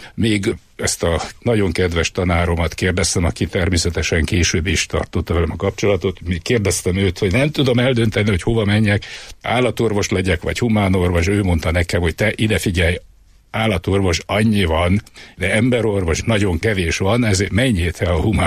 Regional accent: Pilisszentiván, Pest, Hungary; Én Budapesten születtem, egy Budapest melletti kis falucskában, Pilisi falucskában, Pilis-Szentivánon töltöttem a gyermekkoromat.

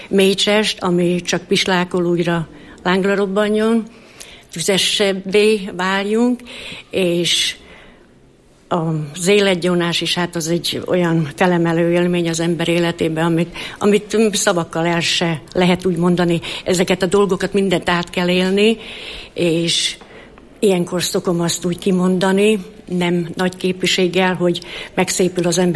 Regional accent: Košice Region, Slovakia; én Felvidékről jöttem, B-ből a Nagytárkányi plébániához tartozunk.

